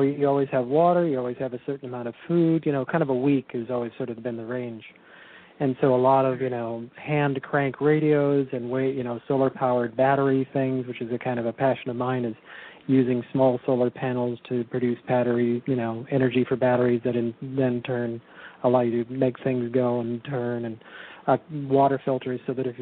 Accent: California, United States; I grew up in California

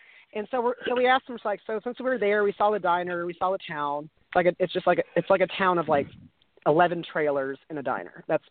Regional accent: Kansas, United States; I've growing up in Kansas, especially, I've been to a lot of small towns

